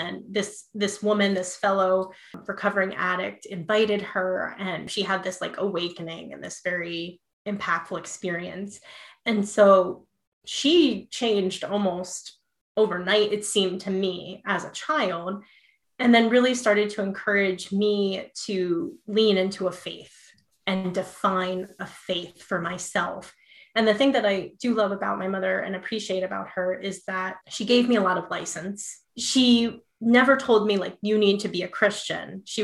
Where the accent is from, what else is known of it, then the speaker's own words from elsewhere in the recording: New Jersey, United States; I grew up in North Jersey.